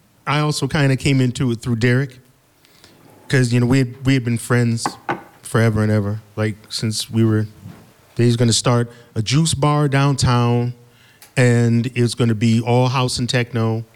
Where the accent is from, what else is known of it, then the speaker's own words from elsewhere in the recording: Detroit, Michigan, United States; when I was growing up in Detroit, you know, you're just fascinated with London.